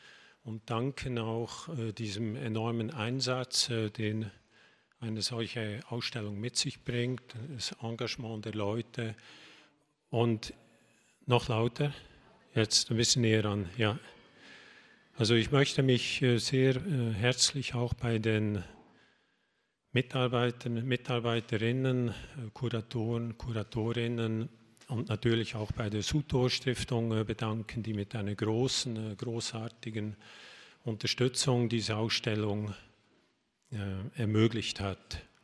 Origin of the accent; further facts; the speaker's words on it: Switzerland; ich als Schweizer, diesen Titel, der löst bei mir so